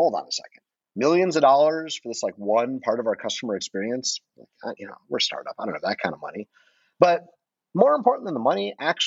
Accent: Detroit, Michigan, United States; I am from Detroit originally, and Detroit's the automobile, you know, we would say the automobile capital of the world, right?

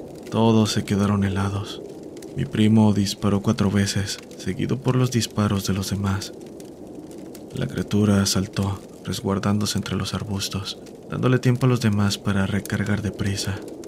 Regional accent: San Luis Potosí, Mexico; Somos de San Luis Potosí, capital

